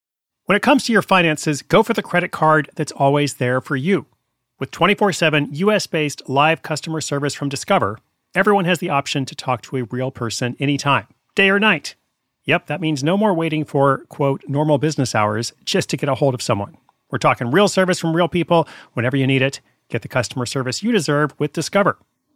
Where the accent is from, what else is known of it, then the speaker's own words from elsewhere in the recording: Portland, Oregon, United States; I'm going on to Los Angeles tonight, San Diego tomorrow, my hometown of Portland the day after that.